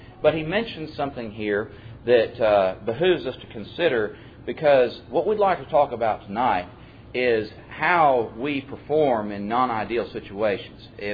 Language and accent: English; the South, United States; but we're all from the South here, so we're going to call them Lois and Eunice.